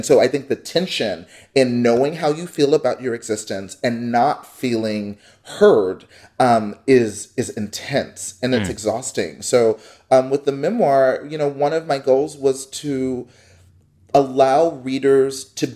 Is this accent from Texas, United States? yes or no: yes; Dallas, Texas, United States; I grew up in Texas. I grew up in the suburbs of North Dallas.